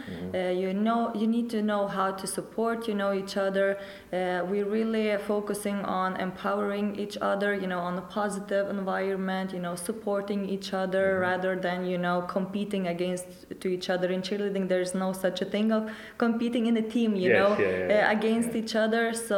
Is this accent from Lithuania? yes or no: yes; Lithuania; English is a second language; now in Iceland; Where I came from, I'm originally from Lithuania, we are crazy about basketball. So here in Iceland